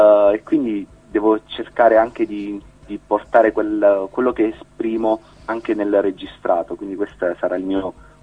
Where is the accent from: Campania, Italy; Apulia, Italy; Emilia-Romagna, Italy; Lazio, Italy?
Apulia, Italy; dalla Puglia, spero proprio dal mio paese, quindi dalla mia zona, dalla provincia di Foggia